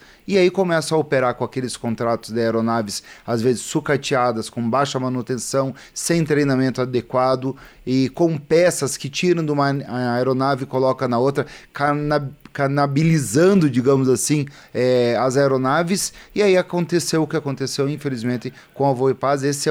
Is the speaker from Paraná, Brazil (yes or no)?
yes; Cascavel, Paraná, Brazil; Eu sou do município de Cascavel